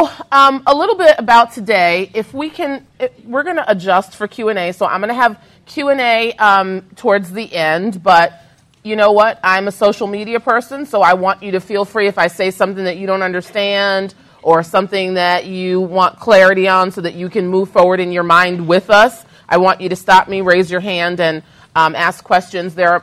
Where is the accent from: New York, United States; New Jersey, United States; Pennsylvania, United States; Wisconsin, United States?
New York, United States; I get to wear open-toed shoes, and I'm from New York. It's freezing there now.